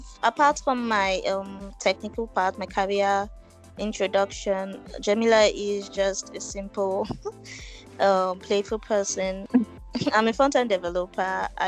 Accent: Abuja, Federal Capital Territory, Nigeria; My growing up in Abuja was quite peaceful. You know, I grew up in a very good family. We're just two kids and our parents, and we had a lot of people living with us

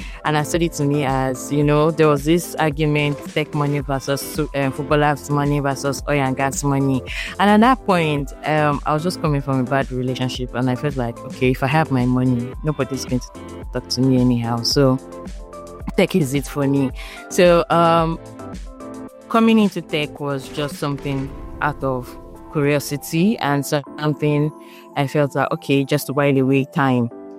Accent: Nigeria; I'm from Nigeria, I'm a cybersecurity analyst, and I speak German.

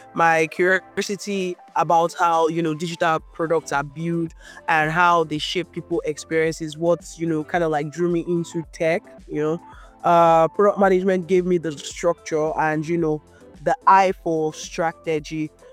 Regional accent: Nigeria; And I grew up in Nigeria and my journey has always been fueled by creativity, curiosity.

